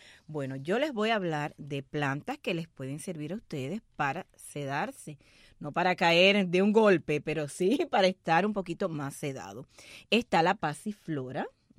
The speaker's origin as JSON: {"language": "Spanish", "country": "Cuba", "said": "Laura estás en mi tierra, la tierra caliente por ir para allá, Holguín, Santiago y todos esos lugares."}